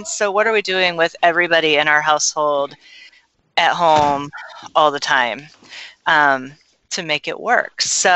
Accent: Ohio, United States; now in Triad, United States; I have been here in the Triad for almost 4 years now. I'm originally from Ohio.

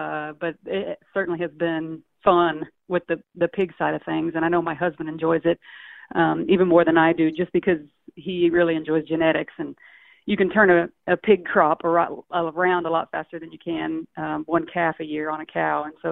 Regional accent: Indiana, United States; I grew up on in Indiana. I joke that we just raise pigs, corn, and basketball players in Indiana.

